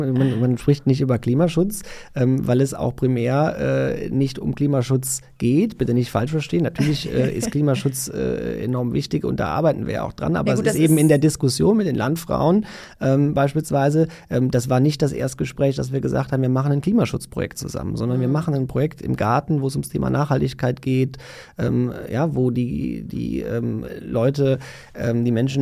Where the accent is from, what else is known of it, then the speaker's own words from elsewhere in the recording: Rhineland-Palatinate, Germany; Ich komme selber aus dem Ahrtal, das ja 2021 von der schweren Flut betroffen war.